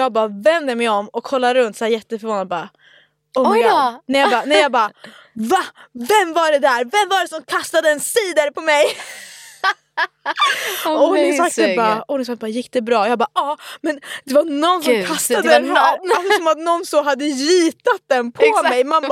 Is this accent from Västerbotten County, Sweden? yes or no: yes; Umeå, Västerbotten County, Sweden; Men alltså i Umeå, där jag kommer ifrån, shoutout till er